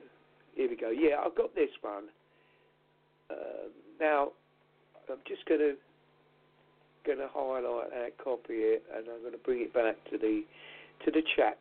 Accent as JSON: {"language": "English", "region": "England", "country": "United Kingdom", "said": "I'm an Englishman, through and through."}